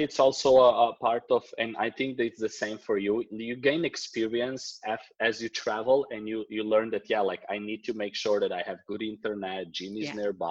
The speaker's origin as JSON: {"language": "English", "country": "Slovenia", "also_born_or_lived": "London", "moved": "as an adult", "said": "I'm from Slovenia. I'm from Slovenia. I moved out when I was, I don't know, 22 after university or 23, did a year in London, 2 years around the world"}